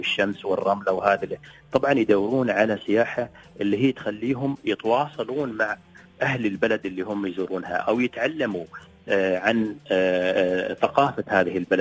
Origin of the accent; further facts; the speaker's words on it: United Arab Emirates; عندنا في الإمارات العديد من الوجهات السياحية